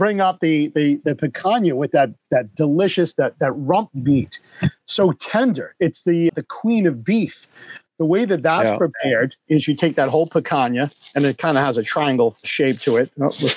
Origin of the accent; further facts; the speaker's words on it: New York, United States; growing up in the New York area, going to Newark, getting the Portuguese food